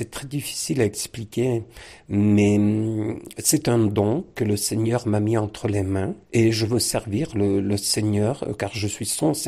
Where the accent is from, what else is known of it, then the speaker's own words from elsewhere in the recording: Briançon, Provence-Alpes-Côte d'Azur, France; je suis natif de Briançon. J'ai essayé de quitter ma région quelques fois, mais mes montagnes me manquaient trop. Je suis revenu à mes sources.